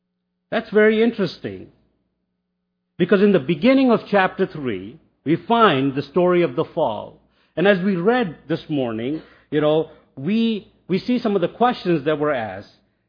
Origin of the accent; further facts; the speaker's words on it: India; as you guys know, I'm from India